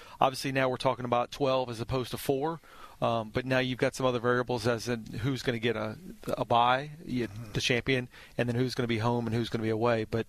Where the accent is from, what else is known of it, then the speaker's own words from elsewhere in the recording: Louisiana, United States; No, I grew up in South Louisiana. Obviously, food is a big deal in South Louisiana, and I grew up in an Italian neighborhood family.